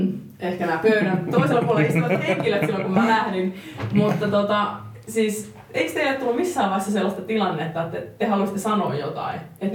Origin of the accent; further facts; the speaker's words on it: Mikkeli, South Savo, Finland; Ja mä oon itse Mikkelistä kotoisin.